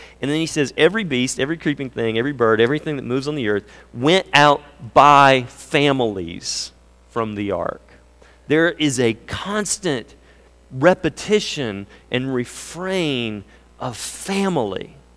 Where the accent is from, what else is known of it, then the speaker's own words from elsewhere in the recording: the South, United States; because I grew up in the South